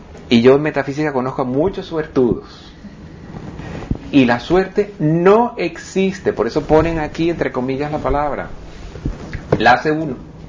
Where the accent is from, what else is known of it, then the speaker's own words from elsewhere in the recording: Italy; Spanish is a second language; Soy italiano.